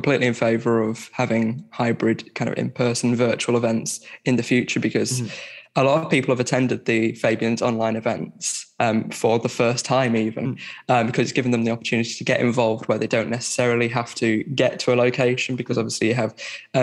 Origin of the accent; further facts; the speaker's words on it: Barnsley, Yorkshire and the Humber, United Kingdom; now in Sheffield, United Kingdom; I'm from Barnsley. I'm living in Sheffield